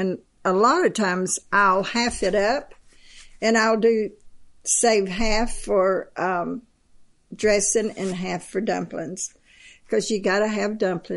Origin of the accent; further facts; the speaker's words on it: Florida, United States; Well, my mama was from Georgia. And we grew up in Florida.